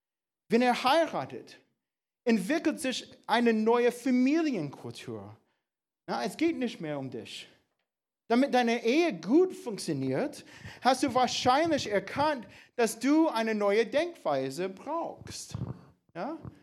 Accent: United States; German is a second language; now in Germany; Als Amerikaner, ich habe mich für den einfachsten Weg entschieden.

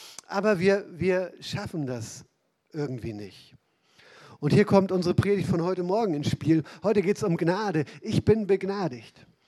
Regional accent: Northern Germany, Germany; ich komme aus Norddeutschland, was soll ich sagen? Ne? Ich kannte nicht mal Berge, bis wir hier wieder runtergezogen sind

